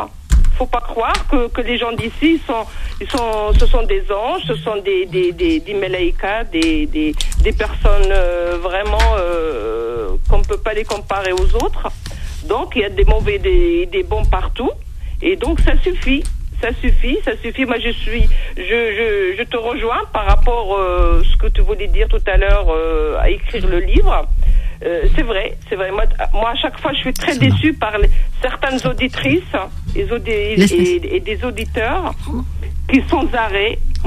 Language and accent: French; France; moi, je suis née en France. Moi, j'ai grandi en France.